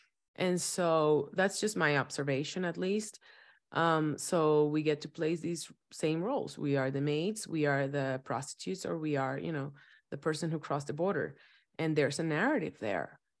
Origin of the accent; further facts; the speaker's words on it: Dominican Republic; Well, I was raised in Dominican Republic.